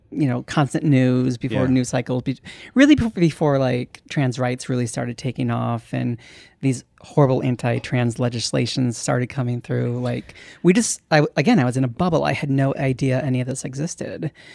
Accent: St. Louis, Missouri, United States; Yeah, I grew up in St. Louis.

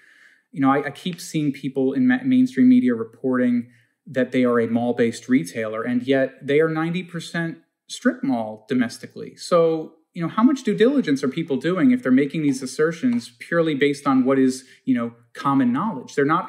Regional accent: Long Island, New York, United States; I'm a small fry. I'm a kid from Long Island who's gotten wound up in some crazy story here

